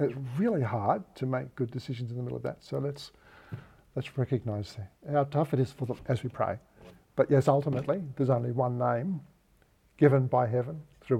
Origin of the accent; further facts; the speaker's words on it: Australia; So I am an Australian, and I have an allegiance to Australia because it's my country.